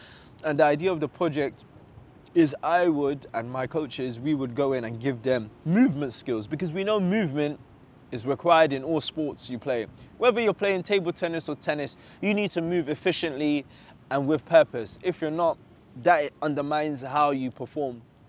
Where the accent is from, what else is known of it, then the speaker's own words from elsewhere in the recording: London, United Kingdom; I know growing up in London, you don't really have much access to structured sports unless it's in a school.